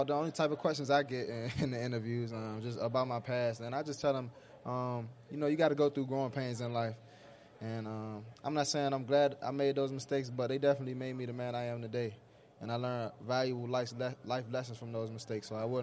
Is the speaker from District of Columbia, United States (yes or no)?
yes; Washington, District of Columbia, United States; born or raised there